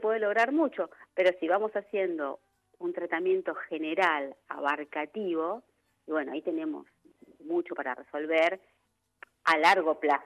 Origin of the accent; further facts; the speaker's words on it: Avellaneda, Buenos Aires Province, Argentina; yo soy de Avellaneda Centro